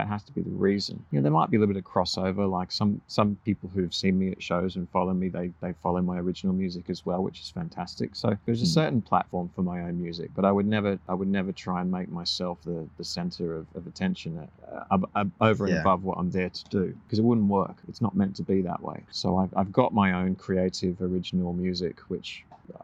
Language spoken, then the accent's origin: English; Australia; I'm from Australia, and in Australia, at least when I was growing up, tribute bands weren't really much of a thing.